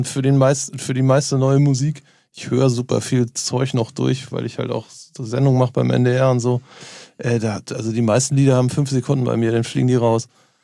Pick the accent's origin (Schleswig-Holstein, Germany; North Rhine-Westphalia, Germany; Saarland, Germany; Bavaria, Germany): Schleswig-Holstein, Germany; Norderstedt; Nee, ich komme aus Norderstedt, das ist genau daneben.